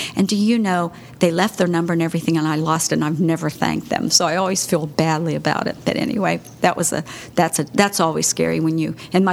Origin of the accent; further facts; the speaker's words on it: West Virginia, United States; It was a Spanish-speaking community that I grew up in West Virginia.